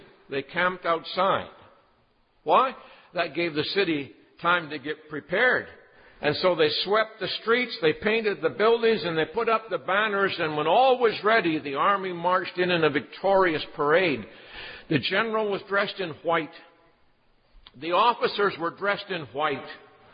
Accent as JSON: {"language": "English", "country": "Dominican Republic", "said": "I come from the Dominican Republic on the island of Hispaniola."}